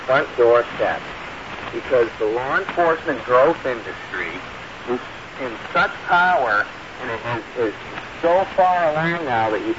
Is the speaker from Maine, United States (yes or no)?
yes; Maine, United States; I grew up in Maine my whole life, 38 years old now